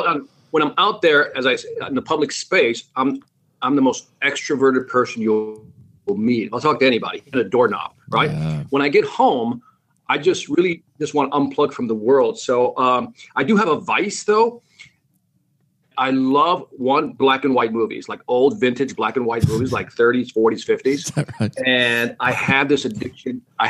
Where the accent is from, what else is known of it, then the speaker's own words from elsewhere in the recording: Chicago, Illinois, United States; But I was born and raised in Chicago. And so we grew up on the northwest side near the Humboldt Park and Cabrini Green area.